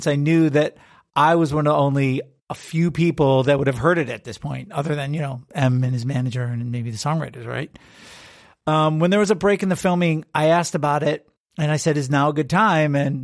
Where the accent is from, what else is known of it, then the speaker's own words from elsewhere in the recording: Detroit, Michigan, United States; I grew up in Detroit, so I knew exactly what that meant.